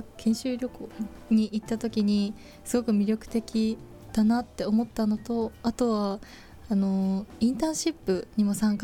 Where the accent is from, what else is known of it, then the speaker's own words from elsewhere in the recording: Imakane, Hokkaido, Japan; 出身は道南の今金町ですね。